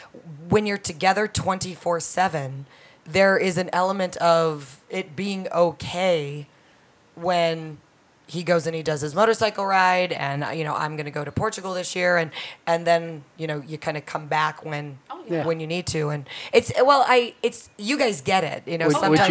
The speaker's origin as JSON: {"language": "English", "town": "Livermore", "region": "California", "country": "United States", "tie": "born or raised there", "said": "Livermore, California."}